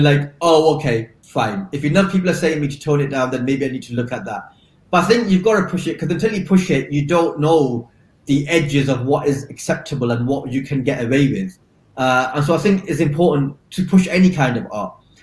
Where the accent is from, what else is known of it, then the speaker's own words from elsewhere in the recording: Blackburn, North West England, United Kingdom; I come from Blackburn, I live in Blackburn, you know, I spend at least half my time here when I'm not traveling, going out and about doing shows.